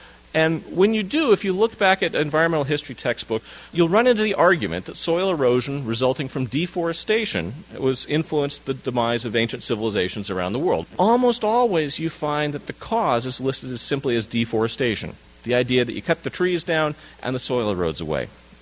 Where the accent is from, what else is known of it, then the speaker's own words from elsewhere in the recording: Washington, United States; I've got a picture of Mount St. Helens up there because I'm from Washington State. It was the natural disaster in my own backyard.